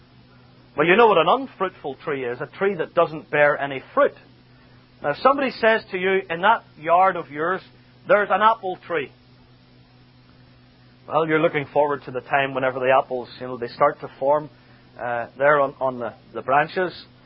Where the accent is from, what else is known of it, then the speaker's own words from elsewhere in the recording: Northern Ireland, United Kingdom; And when I quote this verse, everybody knows I'm from Northern Ireland.